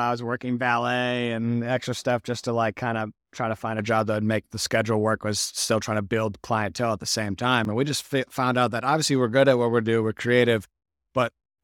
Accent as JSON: {"language": "English", "town": "Detroit", "region": "Michigan", "country": "United States", "tie": "born or raised there", "said": "I always loved cars growing up in Detroit and just like always had a big, you know, passion for cars."}